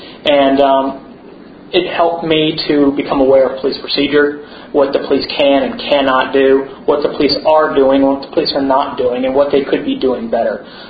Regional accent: Houston, Texas, United States; I'm not just a native Houstonian, I'm a native of District A. I was born and raised in District A, went from elementary school through high school in District A.

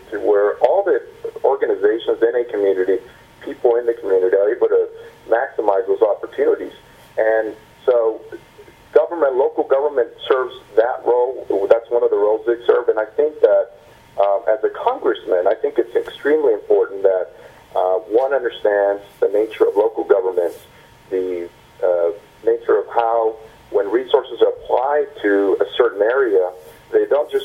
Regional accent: Port Isabel, Texas, United States; Now, of course, I grew up in South Texas. I was raised in Port Isabel, graduated high school there.

